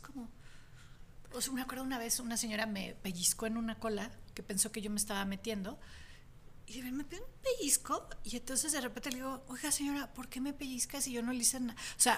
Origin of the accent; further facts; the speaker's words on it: Monterrey, Nuevo León, Mexico; Nací en Monterrey y crecí okay. en la ciudad.